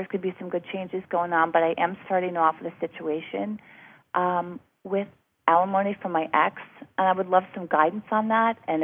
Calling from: New Jersey, United States; Sure. I'm calling from New Jersey.

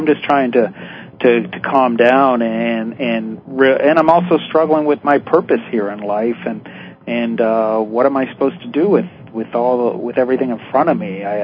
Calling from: Florida, United States; I'm calling from Florida.

